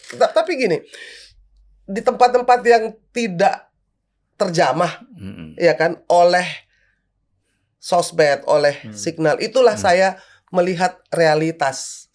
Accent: Tarutung, North Sumatra, Indonesia; berasal dari Tarutung, saya orang Sumut

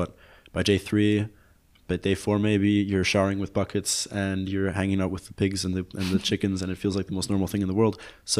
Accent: Berlin, Germany; I'm from Berlin. I thought I knew what big cities were

